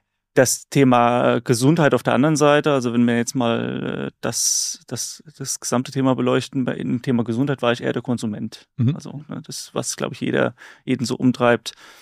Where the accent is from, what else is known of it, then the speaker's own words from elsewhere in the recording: Hesse, Germany; ich komme aus dem Rhein-Main-Gebiet